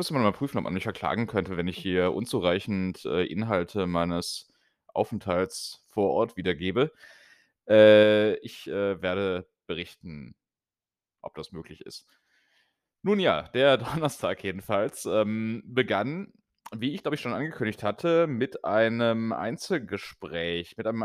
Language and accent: German; North Rhine-Westphalia, Germany; Folge 11 ist für mich als Rheinländer natürlich eigentlich das viel wichtigere Jubiläum